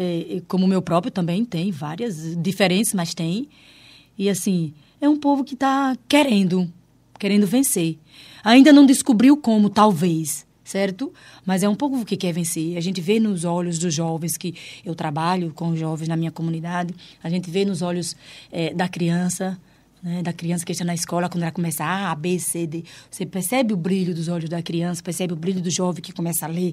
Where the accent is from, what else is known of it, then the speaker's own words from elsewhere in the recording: Northeast Region, Brazil; eu sou brasileira do Nordeste. Nordeste, nós temos muito de África, né? Nós do Nordeste. Sergipe, Bahia, Pernambuco, Fortaleza. Nós temos muito essa força, nós temos muitos. Originalidade. Eu, por exemplo, eu sou dos meus antepassados angolanos.